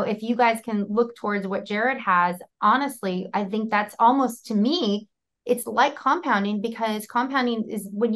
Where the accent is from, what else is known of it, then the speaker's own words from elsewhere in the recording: California, United States; Because I'm from California, so maybe it's like East Coast, West Coast thing.